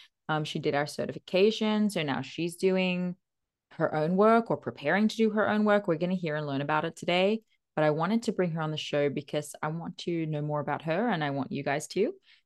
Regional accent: Sydney, New South Wales, Australia; I'm from Sydney, but my sister lives in Brisbane.

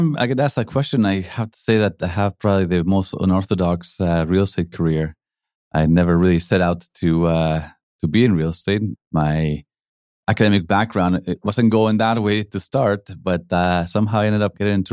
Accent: Mexico; I grew up in Mexico, came here to university, didn't really have a plan, to be honest.

